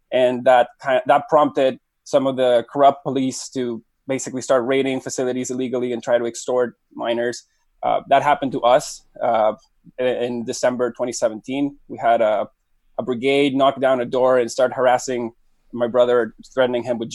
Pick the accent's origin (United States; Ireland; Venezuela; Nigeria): Venezuela; now in Canada; I'm from Venezuela and now based in Canada. I have been in Venezuela. My whole family was still very much in Venezuela until a couple of years ago.